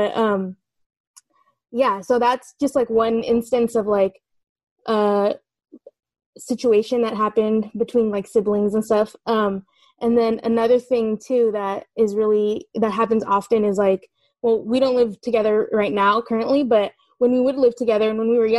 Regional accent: California, United States; Oh, I'm calling from the East Bay. I'm from California.

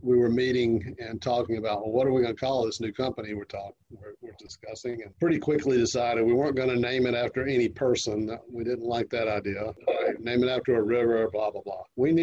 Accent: Augusta, Georgia, United States; Augusta, Georgia.

